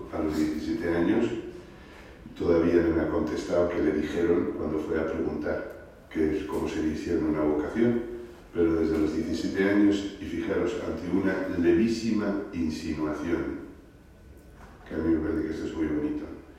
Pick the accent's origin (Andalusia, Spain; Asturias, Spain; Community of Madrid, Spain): Community of Madrid, Spain; Madrid; yo soy de Madrid, de Chamberí, aunque íbamos al pueblo Cubas de la Sagra, está cerca de Toledo